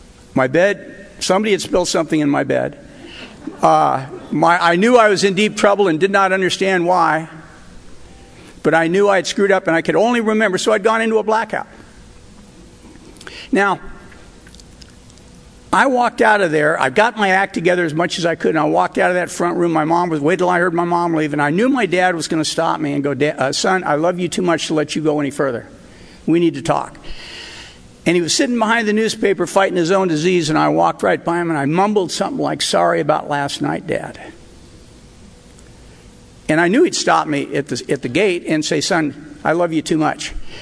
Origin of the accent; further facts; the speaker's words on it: Newport Beach, California, United States; I'm from Newport Beach, so I didn't interact with people.